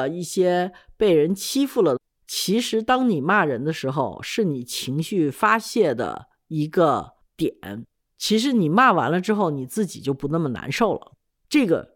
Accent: United States; 但是因为我在美国长大就没这个概念

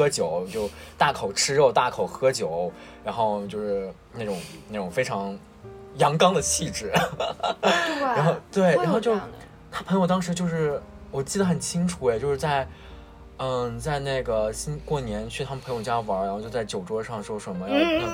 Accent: Qinghai, China; accent: Hunan; also born or lived in Hunan; 我小时候是到两岁一直在湖南，然后我被接回了青海，然后那时候我还有一种就是湖南口音，然后我小时候就是对青海的回忆就不是很美好，因为我当时湖南口音，然后我在青海上小学

